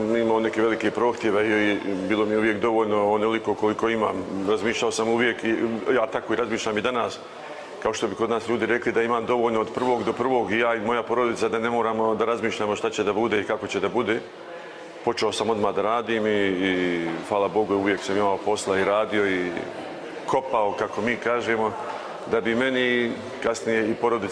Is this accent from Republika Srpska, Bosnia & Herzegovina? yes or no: no; Sarajevo, Federation of Bosnia and Herzegovina, Bosnia & Herzegovina; moved away as an adult; now in Germany; 56 godina, dolazim iz Sarajeva.